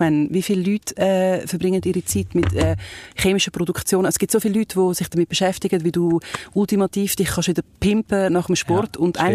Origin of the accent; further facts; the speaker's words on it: Switzerland; als Schweizer